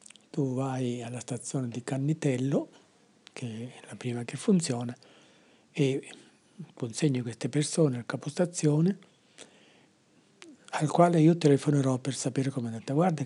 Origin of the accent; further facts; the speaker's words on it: Brattirò, Calabria, Italy; now in Milan, Italy; Poi per via dei bombardamenti, 41 diciamo, per via dei bombardamenti mi sono spostato in un paesino vicino a Tropea che si chiama Brattirò e che mi è rimasto nel cuore, come anche il suo dialetto.